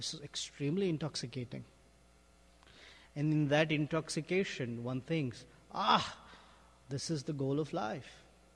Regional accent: India; I am Indian, I'm male, I am educated, I am like this, I am like that.

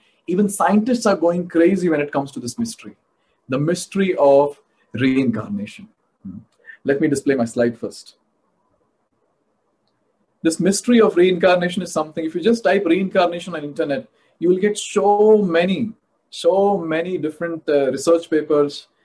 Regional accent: Mumbai, Maharashtra, India; now in Bangalore, India; Even I am from Mumbai. So now I'm currently in Bangalore, but I was in Mumbai.

